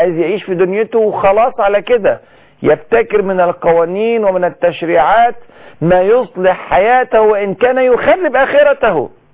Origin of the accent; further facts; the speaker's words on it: Egypt; وإحنا حتى عندنا في مصر بنقول المثل